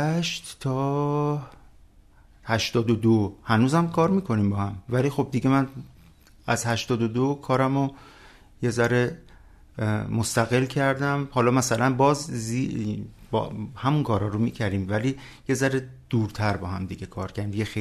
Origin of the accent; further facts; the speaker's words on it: Tehran, Tehran Province, Iran; born there; من متولد 56م مرداد 56 توی تهران به دنیا اومدم. از یک پدر مادر، پدر خوزستانی و مادر متولد تهران.